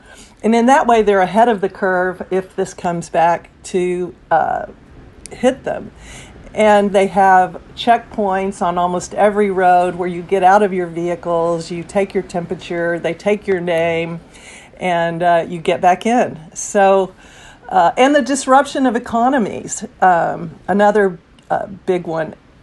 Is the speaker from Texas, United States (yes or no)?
yes; Lubbock, Texas, United States; I'm from Lubbock, Texas